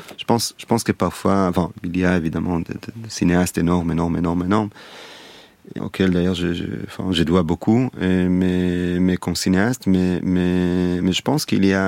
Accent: Tel Aviv, Tel Aviv District, Israel; moi, je suis né à Tel Aviv, j'ai grandi à Tel Aviv.

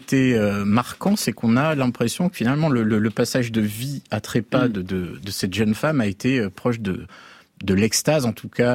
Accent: Antibes, Provence-Alpes-Côte d'Azur, France; now in Paris, France; Je suis pas parisien. Je viens d'Antibes, dans le sud-est. Je suis ici parce que mes enfants sont scolarisés ici

